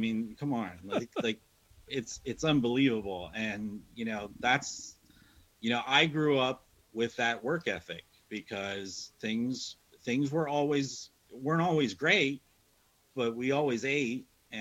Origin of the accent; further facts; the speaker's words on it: Pennsylvania, United States; born there; I was born here in Northern York County. I'm a simple guy.